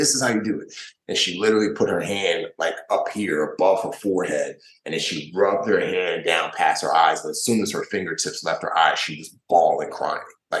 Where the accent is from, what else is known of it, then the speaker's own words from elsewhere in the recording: Nigeria; just like I was from Nigeria.